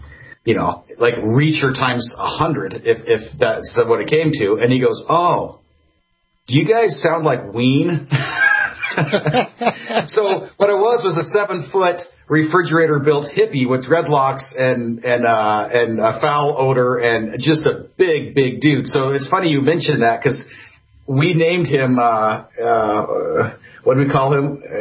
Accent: Idaho, United States; accent: Idaho; I'm from Idaho. I might have a Idaho accent if that's a thing.

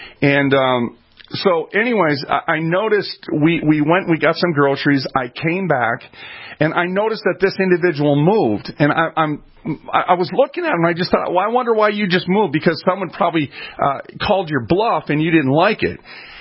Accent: Minneapolis, Minnesota, United States; I'm a welfare kid. I was raised in North Minneapolis. I moved 37 times before I actually moved into the first house I ever lived in.

